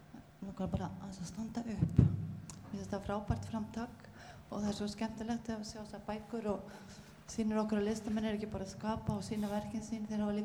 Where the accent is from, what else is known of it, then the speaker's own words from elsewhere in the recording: Selfoss, Southern Region, Iceland; en ég kem frá Selfossi